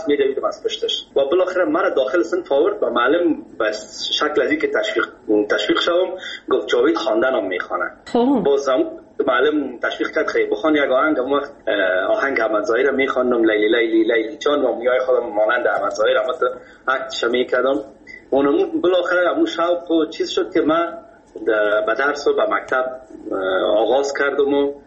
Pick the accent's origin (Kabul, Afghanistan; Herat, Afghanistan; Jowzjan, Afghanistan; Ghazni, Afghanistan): Kabul, Afghanistan; در فامیل که ما بزرگ شدیم، ما از مردم خود کابل هستیم، از شهر کنه کابل.